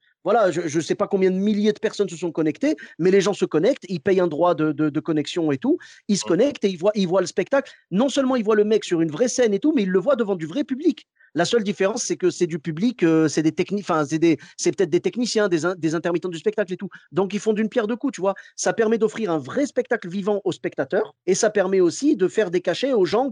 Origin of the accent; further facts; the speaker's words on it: Morocco; moi, je suis marocain. Le Maroc, là, j'ai pas pu y retourner depuis 2019